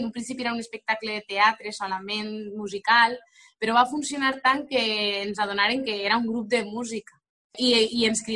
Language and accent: Catalan; Rafelcofer, Valencian Community, Spain; Jo vaig començar a estudiar solfeig a 5 anys a la banda del meu poble, de Rafelcofer